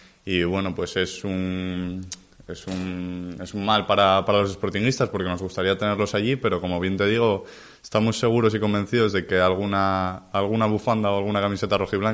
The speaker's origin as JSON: {"language": "Spanish", "town": "Gijón", "region": "Asturias", "country": "Spain", "said": "soy de Gijón, soy del Sporting desde pequeño y vivo también la rivalidad con el Oviedo desde muy pequeñito."}